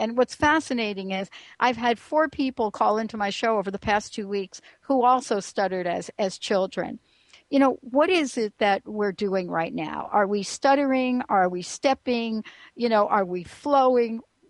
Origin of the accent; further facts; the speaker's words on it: Bronx, New York, United States; I'm a girl from the Bronx.